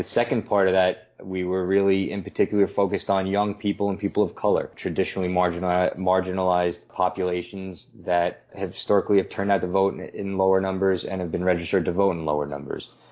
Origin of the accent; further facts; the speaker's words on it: New York City, New York, United States; I'm from New York City, and I went to the College of St. Rose in Albany, New York, and studied high school education.